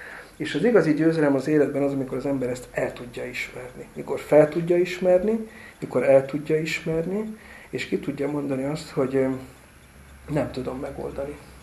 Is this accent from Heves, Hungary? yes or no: yes; Eger, Heves, Hungary; egri gyerek vagyok, bükbe jártunk ki